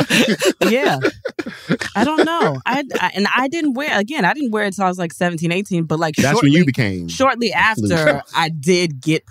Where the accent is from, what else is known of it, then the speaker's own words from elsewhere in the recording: Virginia, United States; Not me. I'm from Virginia.